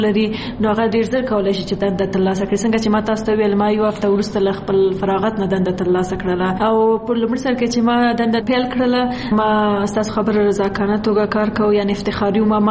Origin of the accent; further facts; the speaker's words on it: Kunar, Afghanistan; زه د کونړ ولایت نه یم